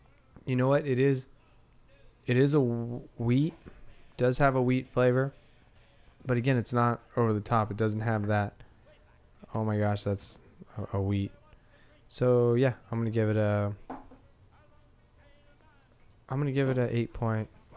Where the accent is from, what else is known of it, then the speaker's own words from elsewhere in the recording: United States; I think maybe I'm too American for it.